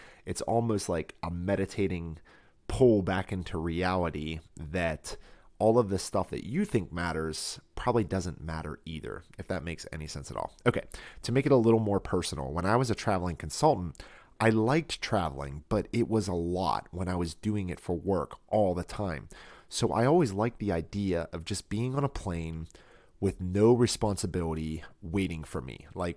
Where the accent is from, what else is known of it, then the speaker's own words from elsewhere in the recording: Pittsburgh, Pennsylvania, United States; I'm from Pittsburgh and I grew up in a blue collar atmosphere.